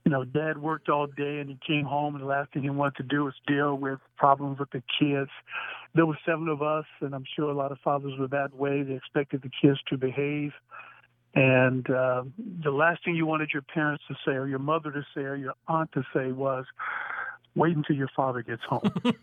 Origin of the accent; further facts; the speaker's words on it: St. Louis, Missouri, United States; Coach Coryell, of course, I grew up in the East St. Louis, St. Louis, Missouri area.